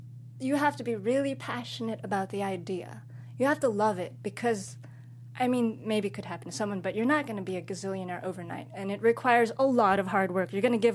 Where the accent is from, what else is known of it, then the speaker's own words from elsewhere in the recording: Oxnard, California, United States; But I grew up in Southside Oxnard